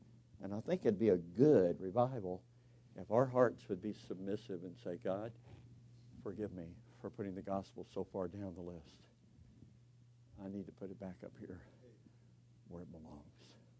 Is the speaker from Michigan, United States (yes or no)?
no; Bowling Green, Kentucky, United States; I grew up in Kentucky. We say thank.